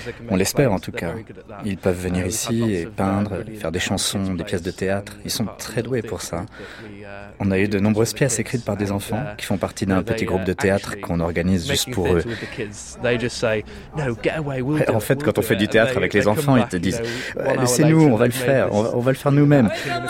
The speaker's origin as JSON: {"language": "French", "country": "United Kingdom", "second_language": "French", "said": "J'ai 25 ans, je suis dramaturge et je viens de Grande-Bretagne."}